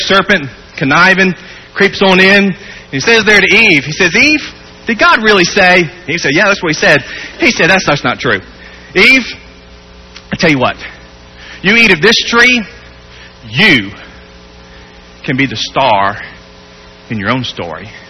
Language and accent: English; Charleston, South Carolina, United States; I'm from Charleston, South Carolina. If you were to go with me on vacation to Charleston, I'd show you some.